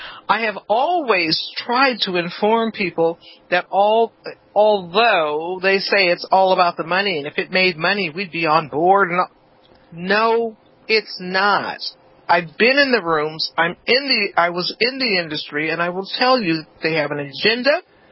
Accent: Los Angeles, California, United States; Because I was raised in Watts, for sure.

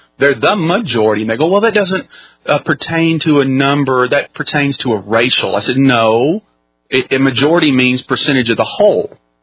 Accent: Texas, United States; I'm a Texan. And that's the way I view things. Number one, I'm a Texan. Number two, I'm an American.

